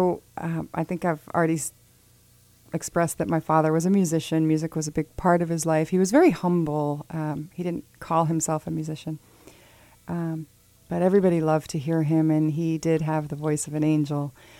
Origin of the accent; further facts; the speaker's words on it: Barkhamsted, Connecticut, United States; growing up in Barkhamsted, we had the music of nature around us.